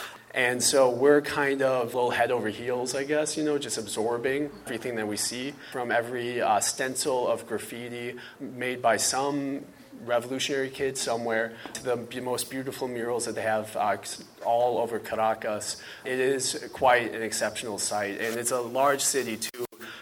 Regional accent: Milwaukee, Wisconsin, United States; I'm from Milwaukee originally. I just moved here a few months ago.

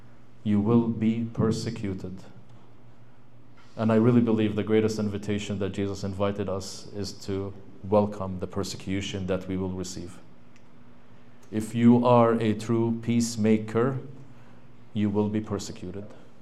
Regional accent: Palestine; now in United States; I say this as a Palestinian, and I also say this as an American

